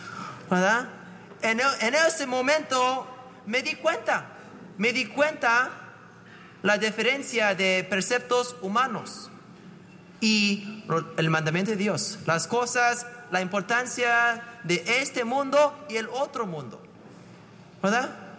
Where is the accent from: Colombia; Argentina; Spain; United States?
United States; Cupertino, California; now in Palo Alto, United States; Y pues yo crecí en Cupertino. ¿Sabes dónde está Cupertino? Está por allá.